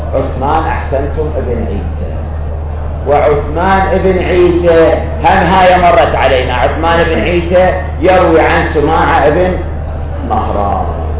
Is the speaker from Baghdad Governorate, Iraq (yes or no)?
yes; Baghdad, Baghdad Governorate, Iraq; أنا كنت من بغداد.